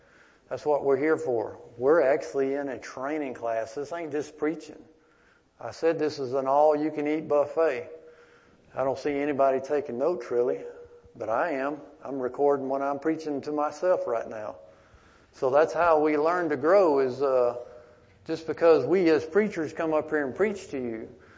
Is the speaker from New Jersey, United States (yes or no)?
no; Holly Grove, Arkansas, United States; also born or lived in Texas; And like I was born in Texas, but I was raised in Holly Grove.